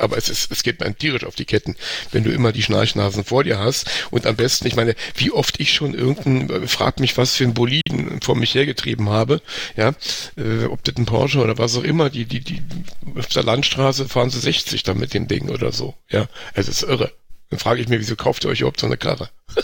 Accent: Berlin, Germany; ich bin in Charlottenburg aufgewachsen, tatsächlich in der Sübelstraße, da am Kudamm.

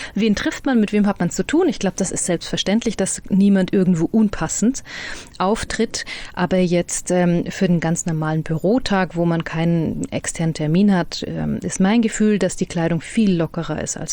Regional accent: Freilassing, Bavaria, Germany; accent: Bavarian; Interessanterweise kann ich Dialekt nur, wenn mein Gegenüber auch Dialekt spricht. Dann falle ich ins Bayerische, sonst kann ich das gar nicht.

